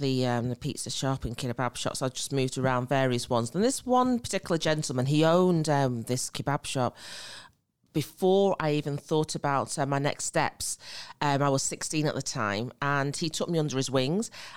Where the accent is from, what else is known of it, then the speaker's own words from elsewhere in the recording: Preston, North West England, United Kingdom; born and bred in Preston, Lancashire. He heard the accent come out there a little bit.